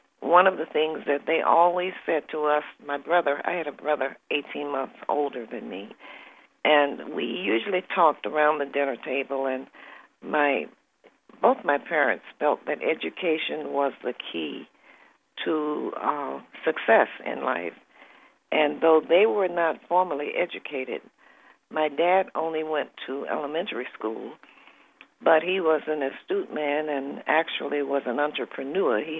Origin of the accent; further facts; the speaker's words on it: Atlanta, Georgia, United States; Well, I grew up in segregated Atlanta, and at an early age, I was very aware that there were too many restrictions in terms of black people being made second-class citizens